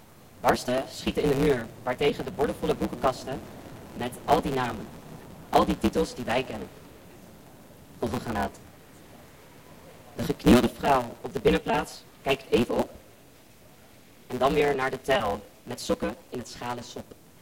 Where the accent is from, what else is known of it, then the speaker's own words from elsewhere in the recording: Amsterdam, North Holland, Netherlands; van Stop Wapenhandel, maar ik ben ook geboren en getogen Amsterdammer.